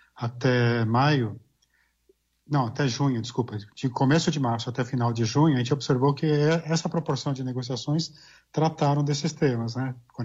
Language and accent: Portuguese; São Paulo, Brazil; São Paulo, né, de onde eu sou